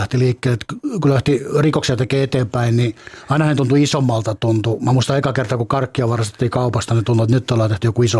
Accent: Häme, Finland; accent: Häme dialect; Koska mä puhun Hämeen murretta

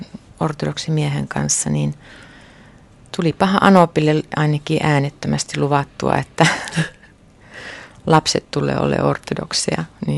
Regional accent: Sodankylä, Lapland, Finland; moved away as an adult; also born or lived in London; now in Oulu, Finland; mä tulin itse Sodankylästä ja tulin Ouluun silloin 73 opiskelemaan tänne Oulun yliopistoon ja siltä tiimoilta on jäänyt sitten Oulun töihin. Eikä ole koskaan tullut muutettua. Me pari vuotta olin Lontoossa, mutta muuten ollut aina Oulussa.

